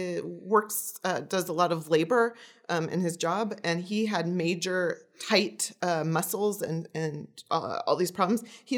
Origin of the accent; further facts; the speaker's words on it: Ashland, United States; I remember doing it when I was like 6 years old. Like I grew up in Ashland.